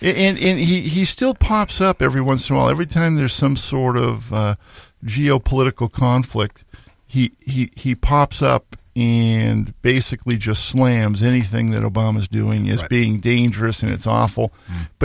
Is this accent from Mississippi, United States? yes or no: no; Massachusetts, United States; I grew up outside of Boston. I was back last weekend for a basketball tournament and going down 128.